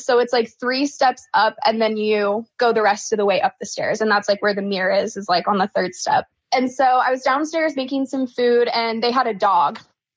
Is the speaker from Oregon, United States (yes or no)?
yes; Oregon, United States; now in Phoenix, United States; But yeah, so I was born and raised in Oregon.